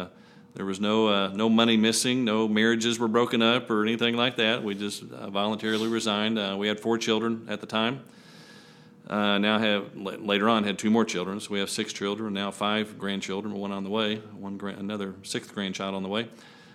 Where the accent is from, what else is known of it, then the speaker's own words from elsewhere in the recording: Lexington, Kentucky, United States; So we moved to Winchester. I'm from Lexington here originally. We moved to Winchester.